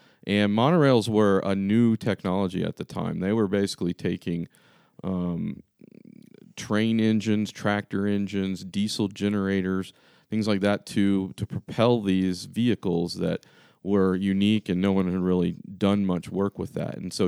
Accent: Florida, United States; And that part of growing up in Florida did not appeal to me

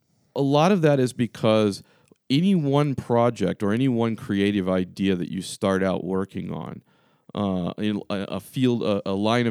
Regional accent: Florida, United States; And that part of growing up in Florida did not appeal to me

